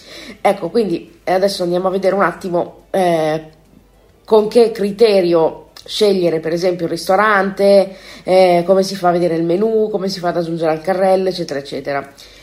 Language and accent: Italian; Como, Lombardy, Italy; io sono di Como